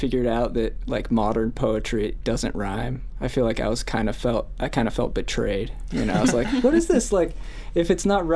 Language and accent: English; Utah, United States; I think I grew up in Utah, and so I always kind of grew up with this feeling